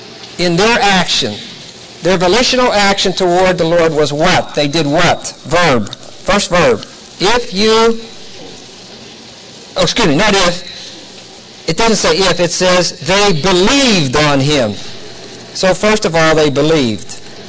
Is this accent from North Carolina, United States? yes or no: yes; Salisbury, North Carolina, United States; In my hometown, we have the Salisbury Post.